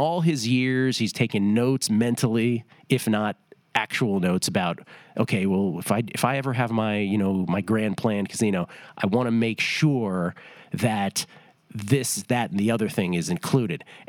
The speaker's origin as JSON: {"language": "English", "region": "California", "country": "United States", "said": "… and I were both like, nah, we're from California. That's not what that means."}